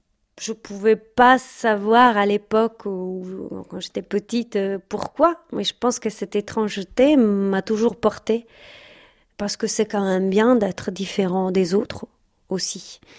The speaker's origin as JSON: {"language": "French", "country": "Italy", "accent": "Italian", "second_language": "French", "said": "En fait, on a entendu mon accent, mais on n'a pas entendu ma demande. Malgré le temps qui passait, eh ben, j'ai toujours droit au stéréotype de l'italienne."}